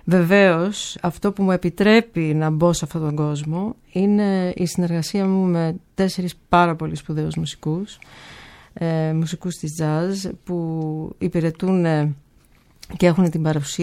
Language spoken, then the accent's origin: Greek; United States; Εγώ γεννήθηκα και μεγάλωσα στην Αμερική